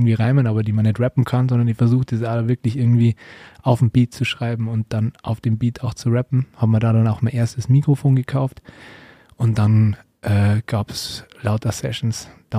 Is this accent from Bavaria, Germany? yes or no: yes; Bavaria, Germany; Ich komme aus der Nähe von Regensburg, ja genau